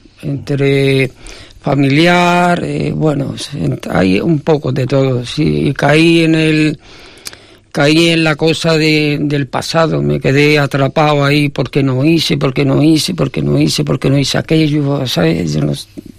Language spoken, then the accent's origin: Spanish; Morón de la Frontera, Andalusia, Spain; now in Santander, Spain; Soy de Morón, de la Frontera, de Sevilla.